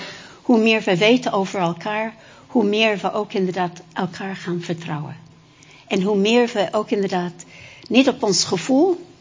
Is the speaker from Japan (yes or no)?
yes; Japan; born or raised there